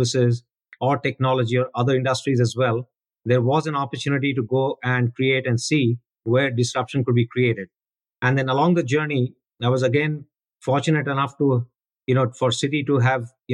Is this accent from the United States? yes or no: no; India; growing up in India, you know, fighting the battles there